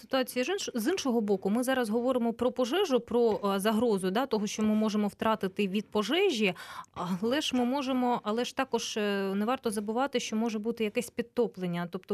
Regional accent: Luhansk Oblast, Ukraine; От я сама із Луганщини

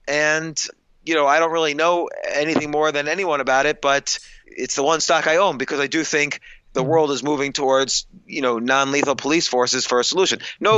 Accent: New York City, New York, United States; I'm a New Yorker. I'm in the middle of New York City right now.

